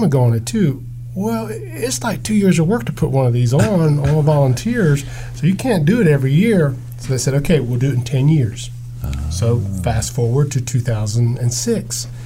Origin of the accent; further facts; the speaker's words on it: Lancaster, Pennsylvania, United States; I grew up in Lancaster, Pennsylvania, of course, so we had horses. You know, my parents were Amish when I was young, so horses, buggies, cows, that was our way of life.